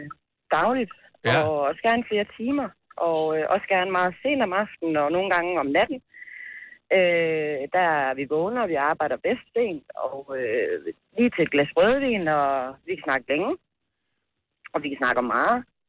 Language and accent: Danish; Viby, Central Denmark Region, Denmark; Jeg er fra Viby